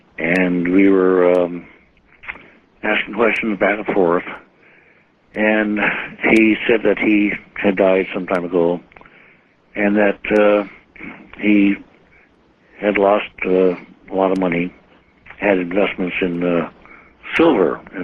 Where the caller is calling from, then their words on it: Long Beach, California, United States; from Long Beach, California.